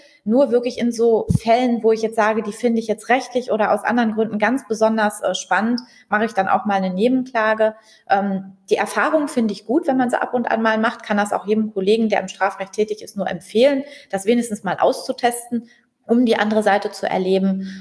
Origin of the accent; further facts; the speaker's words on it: Dortmund, North Rhine-Westphalia, Germany; Ich bin ja hier in Dortmund aufgewachsen